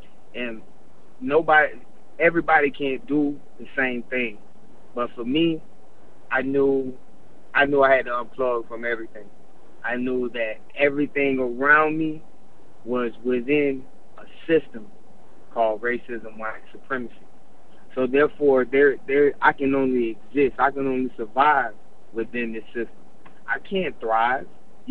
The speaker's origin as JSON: {"language": "English", "region": "Florida", "country": "United States", "tie": "born or raised there", "said": "But I grew up in South Florida, you know what I mean?"}